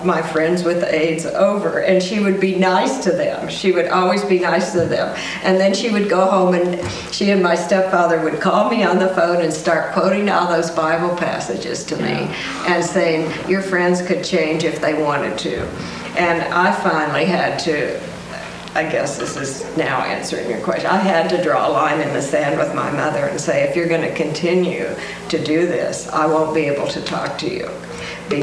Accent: Kansas, United States; My mom is a major Lutheran in my hometown in Kansas

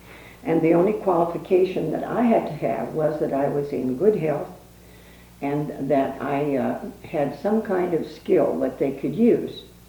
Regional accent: Strawberry Point, Iowa, United States; I'm from Strawberry Point, Iowa. And we have a little slogan outside of town that says, "A town as good as its name."

